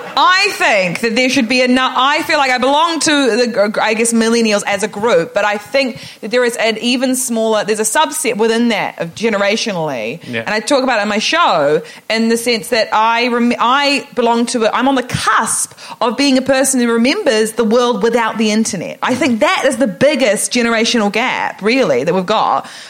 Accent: New Zealand; I am from New Zealand.

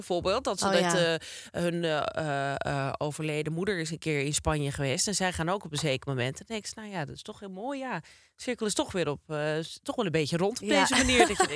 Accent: North Holland, Netherlands; Ja, maar dat zie je ook al veel waar ik vandaan kom. De Zaanstreek.

